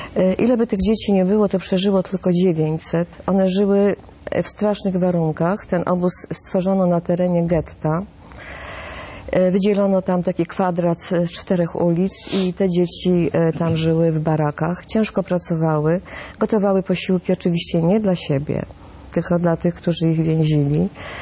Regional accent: Łódź, Łódź Voivodeship, Poland; born there; Ja przyszłam na świat w Łodzi

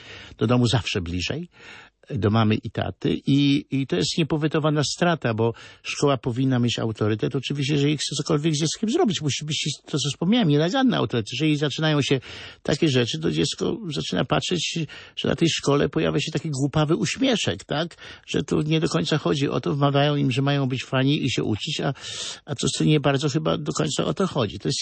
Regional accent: Chełmża, Kuyavian-Pomeranian Voivodeship, Poland; jestem chłopak z Chełmży, tam jest stara, średniowieczna kolegiata. Zimą koszmarnie zimna. Ja mam 62 lata

